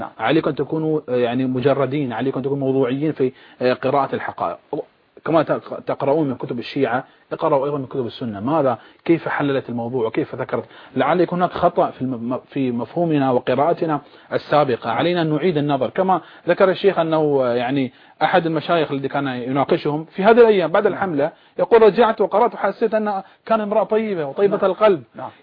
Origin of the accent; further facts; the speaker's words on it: Bahrain; لانه الان عندنا في البحرين فعلا كما يقال المعركه الانتخابيه